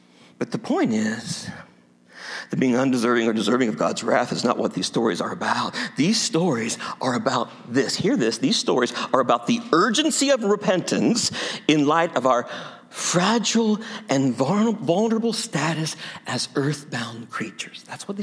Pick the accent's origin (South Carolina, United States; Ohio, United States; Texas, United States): Ohio, United States; Circleville; Every year in my hometown of Circleville, Ohio, you can visit the Circleville Pumpkin Show.